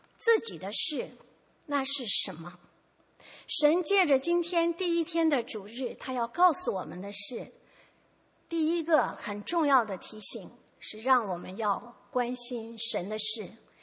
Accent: China; 我们中国人寓言典故里有一个骄傲的大公鸡

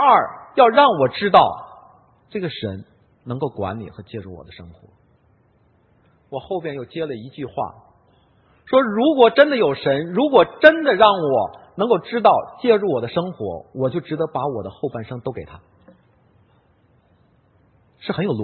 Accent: Tianjin, China; 我是天津人，

